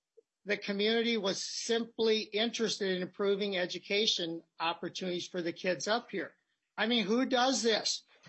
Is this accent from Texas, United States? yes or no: no; Minnesota, United States; It's not like where I grew up in Southwest Minnesota. Flat farmland, build it there, you're good to go.